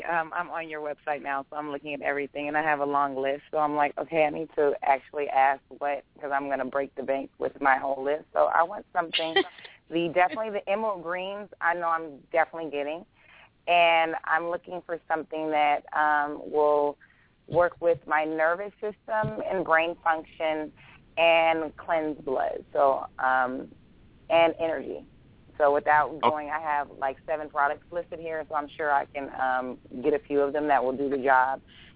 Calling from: California, United States; Greetings. … I'm calling from California.

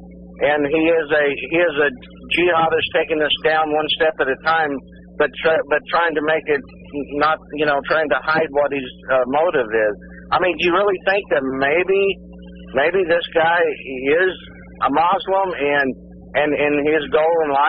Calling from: Jefferson City, Missouri, United States; from Jeff City.

